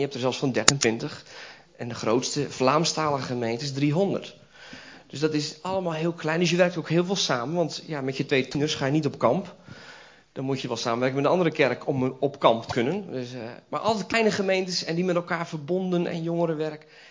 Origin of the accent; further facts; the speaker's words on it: Belgium; moved away as an adult; Ik ben geboren in België. Ik heb tot 3 jaar geleden mijn hele leven in België gewoond. Dus als het moet, doen we de preek in het Vlaams.